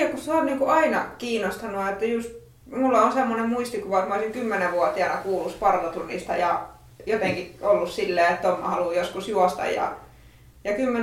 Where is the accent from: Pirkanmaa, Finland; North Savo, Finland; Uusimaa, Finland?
North Savo, Finland; Siilinjärvi; Mä oon Siilinjärveltä